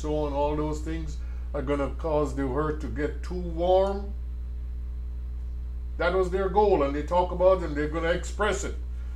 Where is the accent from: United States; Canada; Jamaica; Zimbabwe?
Jamaica; moved away; I grew up in school in Jamaica.